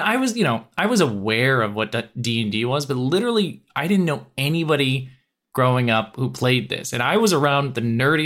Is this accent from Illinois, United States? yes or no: yes; Illinois, United States; we did that little microcosm on our own growing up in the Chicago suburbs.